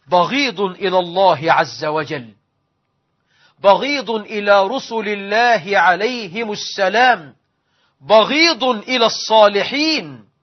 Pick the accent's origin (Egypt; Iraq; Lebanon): Egypt; اللهم اجعل بلدنا مصر آمنة مطمئنة، رخاء سخاء